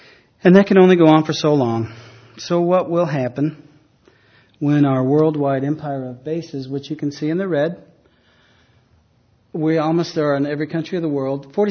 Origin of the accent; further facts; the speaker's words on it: United States; born there; I was born in America, but now I live in a homeland.